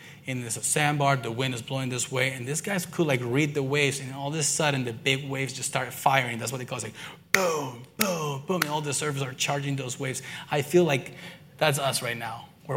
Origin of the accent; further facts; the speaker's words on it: California, United States; I come from Southern California, and the church I used to go to, there's a bunch of surfers, and we used to go to the beach